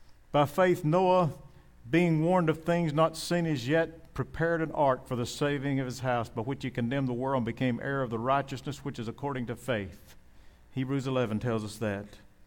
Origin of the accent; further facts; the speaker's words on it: Waco, Texas, United States; born there; right there, Waco, Texas. I am a Texan. I am an American.